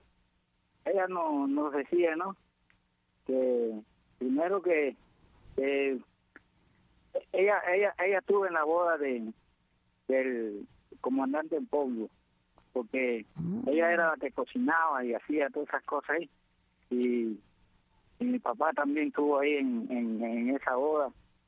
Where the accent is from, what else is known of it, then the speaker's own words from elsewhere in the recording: Banes, Holguín, Cuba; Sí, potencia mundial cero. Óyeme, pues yo soy de Bani